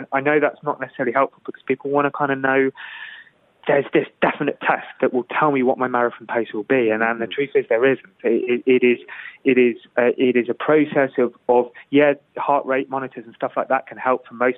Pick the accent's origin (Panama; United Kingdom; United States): United Kingdom; Because as a coach, as a British coach, you're going to kind of say patriotic kind of, you know, fervour behind your run.